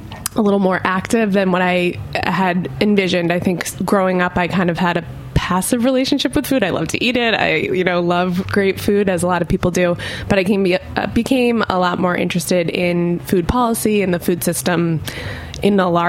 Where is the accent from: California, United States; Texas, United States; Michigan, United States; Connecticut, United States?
Connecticut, United States; I started working at a summer stand in my hometown in Connecticut